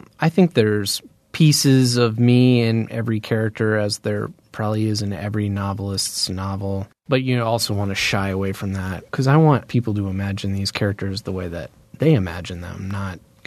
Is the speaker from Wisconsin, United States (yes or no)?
yes; Eau Claire, Wisconsin, United States; growing up in Eau Claire, Wisconsin, which is, I would say, a upper middle class town, you know, it's pretty affluent.